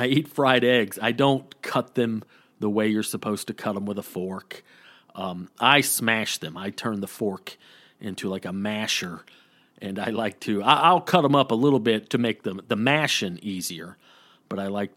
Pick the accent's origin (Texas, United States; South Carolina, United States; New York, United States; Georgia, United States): Georgia, United States; And by the way, I'm from Georgia. I got southern roots running all through my blood